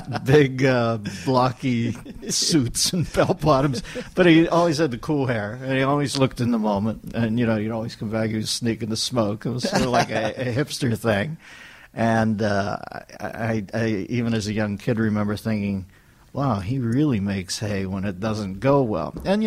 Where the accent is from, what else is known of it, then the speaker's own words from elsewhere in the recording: Pittsburgh, Pennsylvania, United States; I grew up in Pittsburgh, and the late night guy was a guy named Chili Billy Cardilli, Bill Cardill.